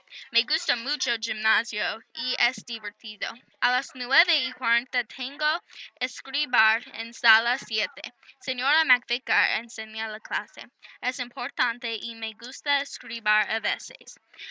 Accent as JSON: {"language": "Spanish", "town": "Nantucket", "region": "Massachusetts", "country": "United States", "second_language": "Spanish", "said": "Soy de Nantucket, Massachusetts."}